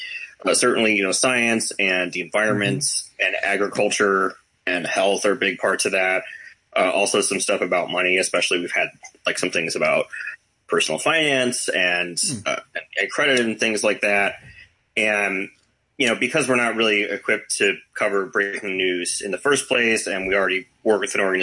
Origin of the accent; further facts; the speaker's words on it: Florida, United States; now in Madison, United States; I originally grew up in Florida. I've lived in Madison since 2006, minus about a year and a half that I spent kind of wandering away. I mostly grew up in Florida. I went to high school in kind of the Orlando suburbs, basically.